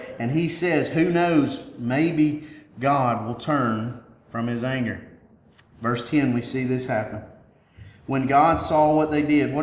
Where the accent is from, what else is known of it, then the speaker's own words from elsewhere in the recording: United States; it's hard for me as an American.